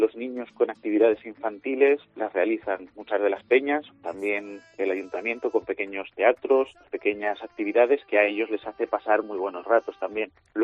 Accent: Azuqueca de Henares, Castilla-La Mancha, Spain; sobre todo para la gente que somos de Azuqueca de toda la vida

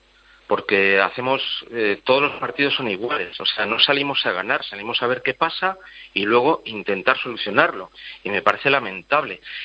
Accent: Madrid, Community of Madrid, Spain; born there; now in Canary Islands, Spain; Sí, desde hace 39 años soy socio del Atleti y vivo en Canarias, además, aunque soy nacido en Madrid, ¿sí?, vivo en Canarias

